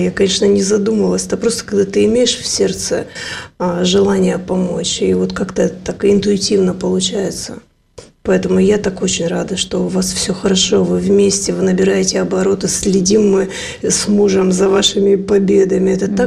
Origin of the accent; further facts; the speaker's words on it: Krasnoyarsk, Krasnoyarsk Krai, Russia; born there; Родилась в 70-м году, мама работала, я в Красноярске родилась, город Красноярск, она работала на заводе «Красмаш», папа тоже на этом же заводе. Мы жили в каком-то бараке до 3 лет, где не было вообще воды и всего.